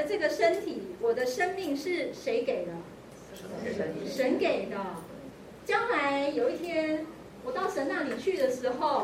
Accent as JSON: {"language": "Chinese", "country": "China", "said": "因为我们中国人的饮食习惯跟西方很不一样"}